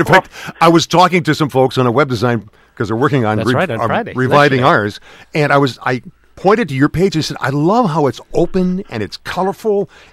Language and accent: English; Milwaukee, Wisconsin, United States; I remember that from growing up in Milwaukee.